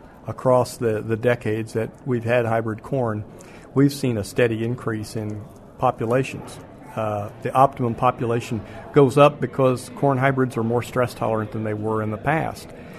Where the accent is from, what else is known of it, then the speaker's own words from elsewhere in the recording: Johnston, Iowa, United States; I'm from Johnston, Iowa. Been on this job for about a year.